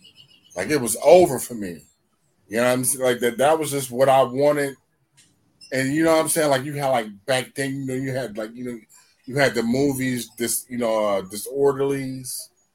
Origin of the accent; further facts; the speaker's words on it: Atlanta, Georgia, United States; like, I'm from Atlanta. So, me being from Atlanta, like, people who know, like, Turtles Records and stuff like